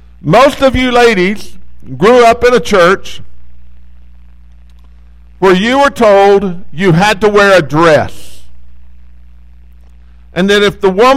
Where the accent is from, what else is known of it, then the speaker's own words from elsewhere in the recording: Odessa, Texas, United States; I grew up in Odessa, Texas, and we had four high schools in Odessa, Texas.